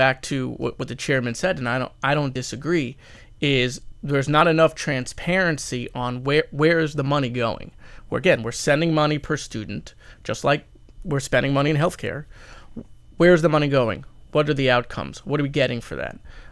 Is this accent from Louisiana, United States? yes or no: no; Florida, United States; Well, listen, I'm from Broward